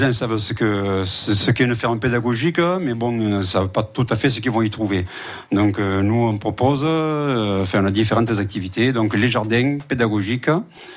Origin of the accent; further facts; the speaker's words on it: Valergues, Occitanie, France; je suis un peu le renégat parce que je viens de Valergue.